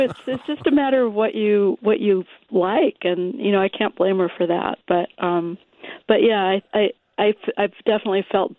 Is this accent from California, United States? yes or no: yes; California, United States; Well, I've lived all my life in California, but both my parents are from the Chicago area.